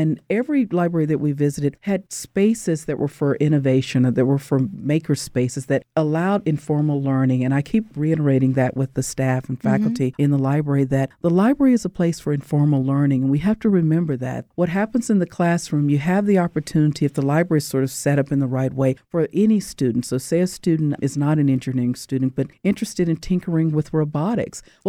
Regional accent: Dallas, Texas, United States; now in Fresno, United States; Remember, I grew up in Dallas, but I went to my undergrad at College Station, and that was very much the ag world. So I thought, okay, so I've come back home in a way.

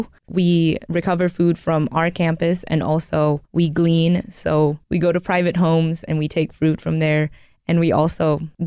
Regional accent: Philippines; I grew up in the Philippines, and so I've seen hunger and malnutrition and all of that food insecurity firsthand.

